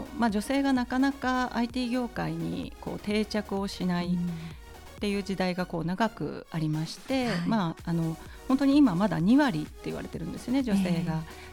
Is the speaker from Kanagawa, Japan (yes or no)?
yes; Kawasaki, Kanagawa, Japan; はい、川崎出身です